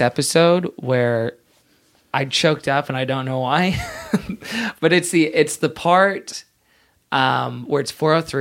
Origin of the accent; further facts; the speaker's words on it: Houston, Texas, United States; And I'm originally from Houston.